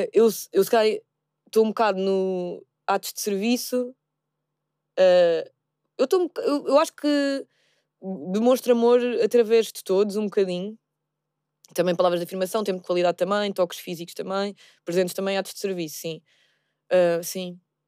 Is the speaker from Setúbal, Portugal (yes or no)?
yes; Aroeira, Setúbal, Portugal; tendo em conta que eu passei muito da minha infância na Aroeira